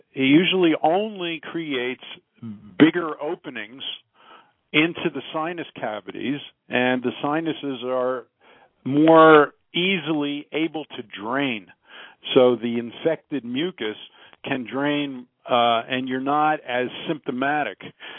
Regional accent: Philadelphia, Pennsylvania, United States; now in Denver, United States; I grew up in Philadelphia.

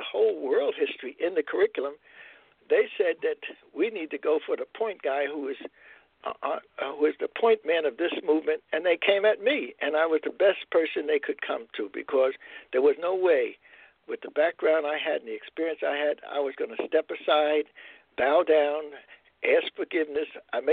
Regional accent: Newark, New Jersey, United States; luckily I grew up in Newark, New Jersey, Greater Newark, East Orange, Montclair, and all the rest of that.

